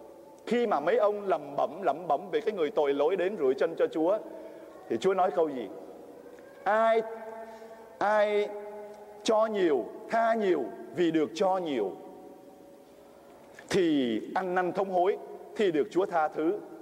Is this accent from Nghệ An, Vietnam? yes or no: no; Tân Sa Châu, Ho Chi Minh City, Vietnam; moved away; tôi lớn lên ở xứ bên Việt Nam, xứ Tân Sa Châu. Thì trong thời gian mình lớn lên ở Tân Sa Châu